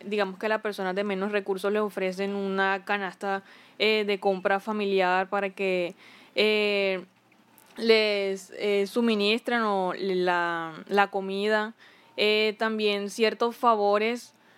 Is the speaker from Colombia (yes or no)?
yes; Riohacha, La Guajira, Colombia; now in Barranquilla, Colombia; que apenas estoy viviendo en Barranquilla, no, pues no tengo digamos que la experiencia aquí en Barranquilla, pero de donde soy, de Riohacha